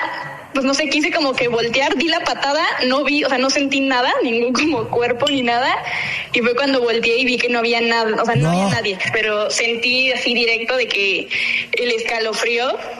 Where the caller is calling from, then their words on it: Mexico City, Mexico; De la Ciudad de México.